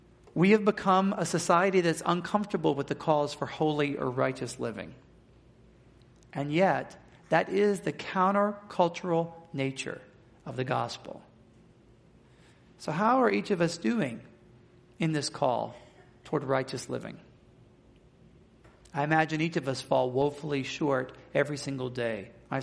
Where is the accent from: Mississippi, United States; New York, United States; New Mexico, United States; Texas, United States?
Mississippi, United States; I grew up in Mississippi where we have lots of live oaks and water oaks